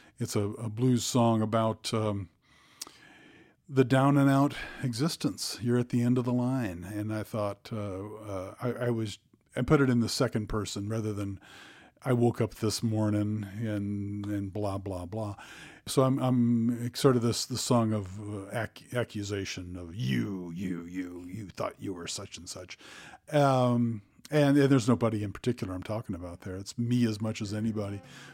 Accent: Illinois, United States; And a lot of folks from I come from Southern Illinois, but they had all moved up from Kentucky, Arkansas, southern Indiana, and that sort of part of the world.

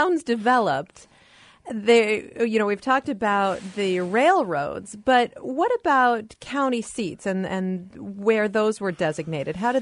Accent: Cedar Falls, Iowa, United States; I grew up in Cedar Falls, Iowa, and Waterloo, of course, is right next door

